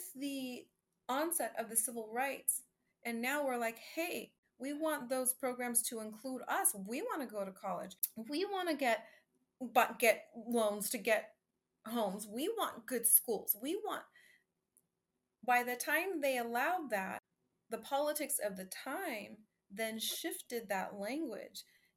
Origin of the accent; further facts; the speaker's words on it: Oakland, California, United States; born there; I was born an activist because I was born in Oakland, California.